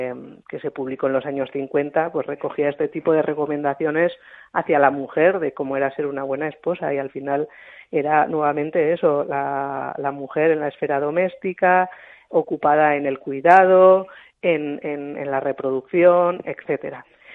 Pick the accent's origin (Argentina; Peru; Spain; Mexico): Spain; Navarre; En mi pueblo de la zona de Tierra Estella